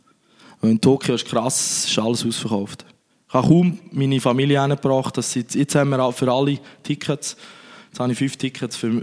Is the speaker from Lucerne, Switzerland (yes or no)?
yes; Lucerne, Switzerland; Ich bin auch ein bisschen an der Fasnacht gesehen, natürlich als Luzerner.